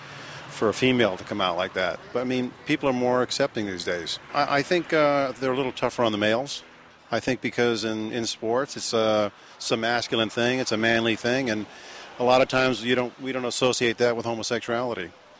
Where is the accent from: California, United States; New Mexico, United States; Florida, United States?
California, United States; Los Angeles; I'm from West Los Angeles.